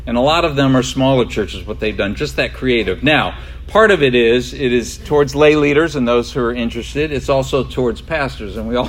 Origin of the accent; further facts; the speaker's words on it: New York, United States; I'm from New York, so ran around with a lot of Italians